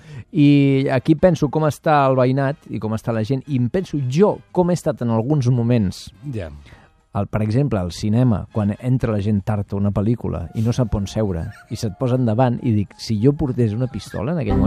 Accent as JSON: {"language": "Catalan", "region": "Catalonia", "country": "Spain"}